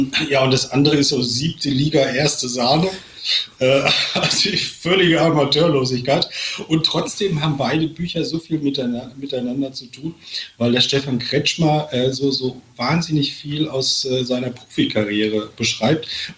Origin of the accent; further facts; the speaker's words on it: North Rhine-Westphalia, Germany; Ich komme aus dem Sauerland